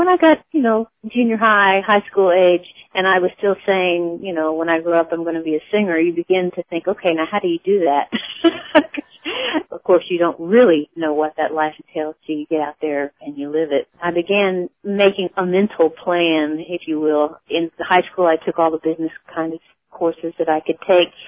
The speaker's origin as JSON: {"language": "English", "region": "Midwest", "country": "United States", "tie": "born or raised there", "said": "Growing up in the Midwest, I listened to other kinds of music as well"}